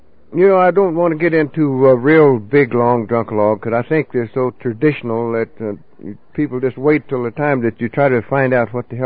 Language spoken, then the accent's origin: English; Oklahoma, United States; moved away as an adult; also born or lived in Southern California, United States; And I'm Cherokee from the Holy Land of Oklahoma.